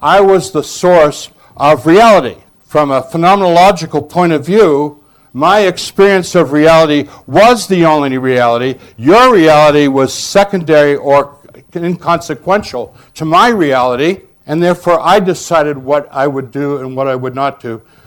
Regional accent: Massachusetts, United States; born there; I was born in 1946 in Massachusetts.

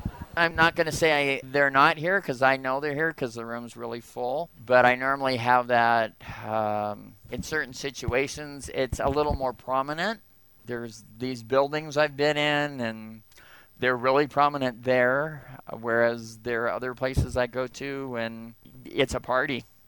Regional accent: Temple City, California, United States; also born or lived in Los Angeles; As a really young child, moved from Los Angeles to the San Gabriel Valley, and I grew up in the San Gabriel Temple City area.

